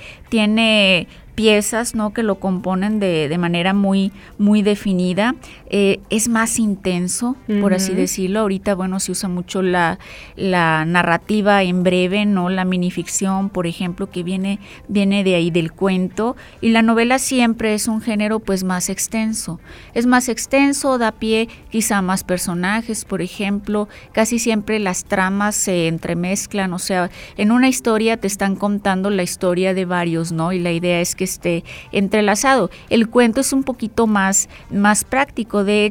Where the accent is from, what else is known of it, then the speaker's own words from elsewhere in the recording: Colima, Mexico; Soy de Colima. No, te estoy hablando de los 80